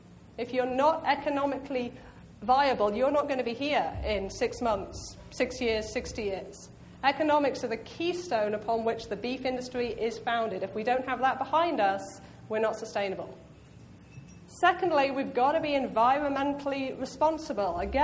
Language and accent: English; Oxford, South East England, United Kingdom; now in Bozeman, United States; But I'm not from Arkansas. I am from Oxford, England. I've been over here for 6 years, 3 years at Cornell, three years at Washington State, and I just made the move to Bozeman